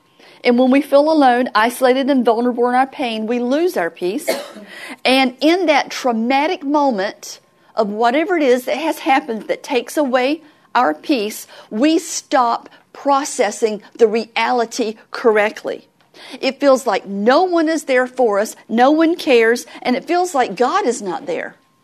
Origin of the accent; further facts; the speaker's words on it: the South, United States; accent: Southern; also born or lived in West; Well, my accent used to be a lot worse than it is now. But I was judged as ignorant because I had a very deep southern accent.